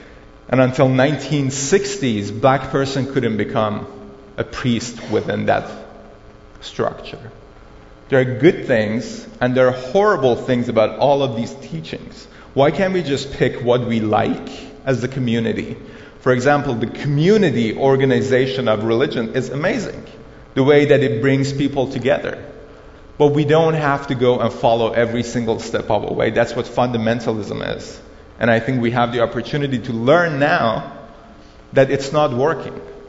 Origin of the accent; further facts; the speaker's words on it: Iran; I'm coming from Iran. In Iran, it's mandatory to fast